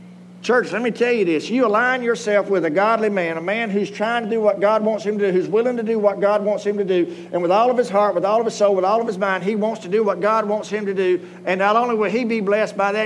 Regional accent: Georgia, United States; now in Screven County, United States; I was born in Bullock County. I went to school in Bullock County. I was raised in Bullock County.

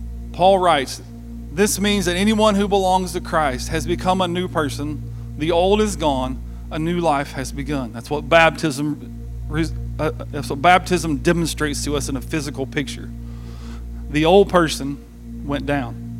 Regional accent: Tennessee, United States; born there; I was born in East Tennessee. My family's all from Macon.

